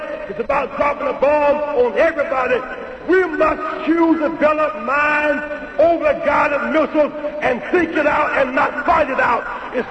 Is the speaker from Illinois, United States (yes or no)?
no; Greenville, South Carolina, United States; born or raised there